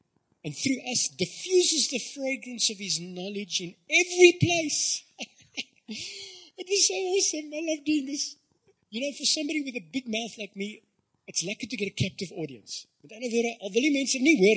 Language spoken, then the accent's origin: English; the South, United States; I grew up in the South, so it was normal for them to see kids sniffing things in the streets.